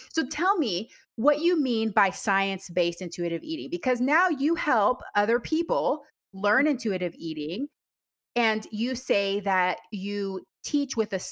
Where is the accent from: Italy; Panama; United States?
Panama; I'm from Panama originally. So I know that pouring rain where you can't even hear yourself think.